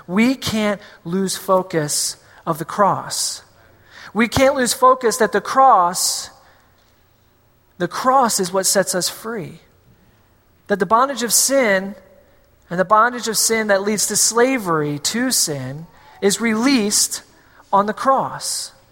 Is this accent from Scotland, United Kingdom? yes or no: yes; Scotland, United Kingdom; Being Scottish myself, this is more of a history movie than anything else.